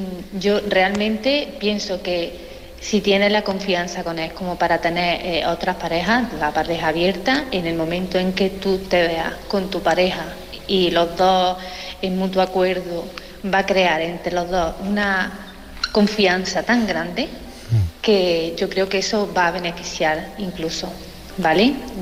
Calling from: Córdoba, Andalusia, Spain; de Córdoba y os escucho cada día con los podcasts por la tarde a la hora de trabajar

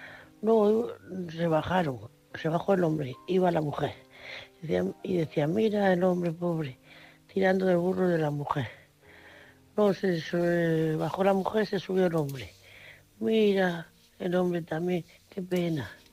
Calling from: Murcia, Region of Murcia, Spain; Soy corresponsal de Murcia

